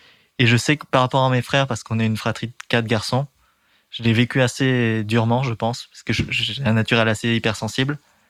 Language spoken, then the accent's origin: French; Dernancourt, Hauts-de-France, France; Mais Picardie. Donc, mon enfance, c'est en Picardie. Donc, les champs, les vaches, l'air frais.